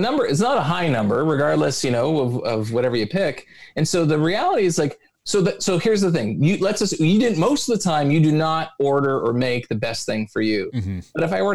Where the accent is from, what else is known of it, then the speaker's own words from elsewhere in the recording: Canada; I say process because I'm Canadian